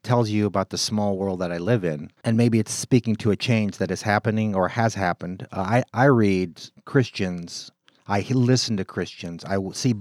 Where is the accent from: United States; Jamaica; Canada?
United States; California; In the North and in the West, certainly I come from California, things were a little more complicated, it seemed to me.